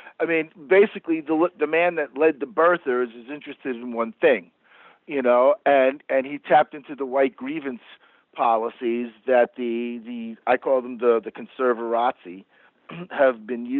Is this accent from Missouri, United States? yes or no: no; Queens, New York, United States; I grew up in Queens, where, I mean, I haven't lived there now in a number of years